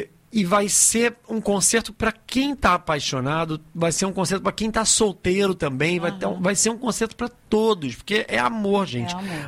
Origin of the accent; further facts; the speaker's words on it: Rio de Janeiro, Brazil; now in Bahia, Brazil; Carioca hoje, já radicado na Bahia, já aprendi que é Mungunzá, já sou um baiano, só me sobrou um pouco do sotaque.